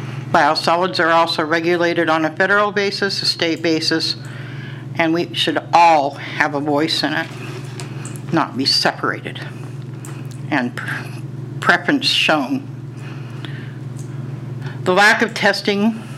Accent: Walport, Oregon, United States; from Walport, Oregon.

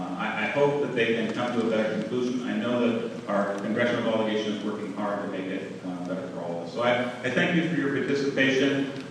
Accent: Port Angeles, Washington, United States; now in Oregon, United States; growing up in Port Angeles, I had many friends, both Coast Guard kids, as well as members of the fishing community and the timber community

